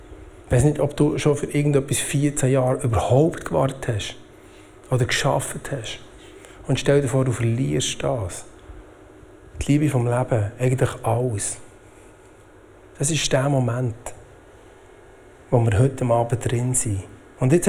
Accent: Switzerland; ich weiss, wir sind Schweizer.

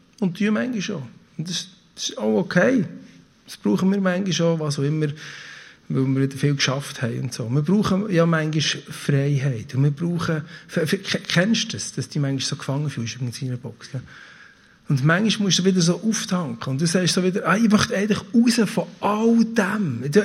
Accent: Switzerland; Wir sind Schweizer, weil wir einfach können und weil wir den Stutz haben und Zeit haben.

